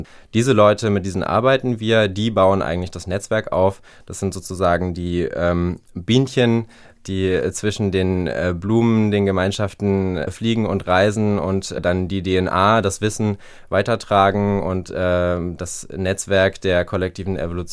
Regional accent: Baden-Baden, Baden-Württemberg, Germany; now in Berlin, Germany; In Baden-Baden, wo ich aufgewachsen bin, habe ich eher nicht so viele Gleichgesinnte getroffen.

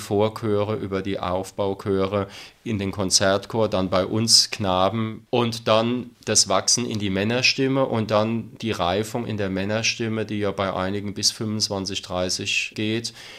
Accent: Worms, Rhineland-Palatinate, Germany; Ich bin gebürtig aus Worms und habe das schon als Bub und nachher als Jugendlicher so mitgekriegt

